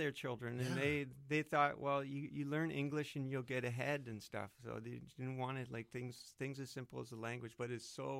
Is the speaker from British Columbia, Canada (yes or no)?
yes; British Columbia, Canada; I grew up on the Skidigit end of Haida Gwaii, went to school there, and then it seemed like I'd spend my summers up in Masset, commercial fishing with my grandfather and just staying with my grandparents.